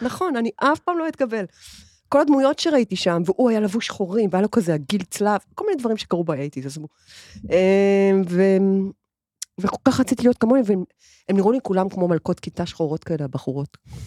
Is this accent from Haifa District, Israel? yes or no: yes; Haifa, Haifa District, Israel; אני חיפאית, אני וונאבי, תל אביבית.